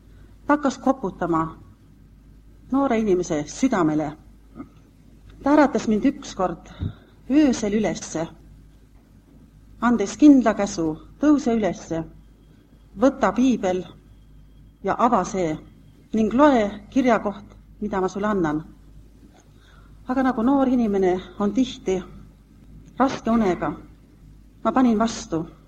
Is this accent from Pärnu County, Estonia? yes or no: yes; Pärnu, Pärnu County, Estonia; born there; Me oleme pärit mõlemad ühest linnast. Meie mõlema sünnilinn on Pärnu.